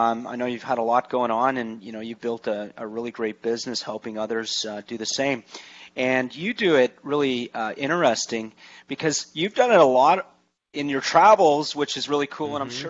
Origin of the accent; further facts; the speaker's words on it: Toronto, Ontario, Canada; it's nice and sunny back in my hometown, mm-hmm. Toronto.